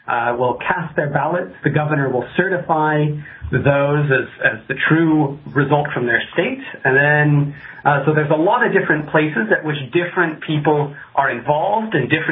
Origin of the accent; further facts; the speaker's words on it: Omaha, Nebraska, United States; No, I'm originally from Omaha.